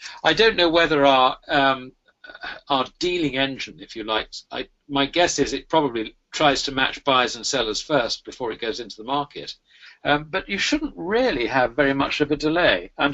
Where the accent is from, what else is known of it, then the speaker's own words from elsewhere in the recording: Scotland, United Kingdom; Well, actually, I'm a Scotsman.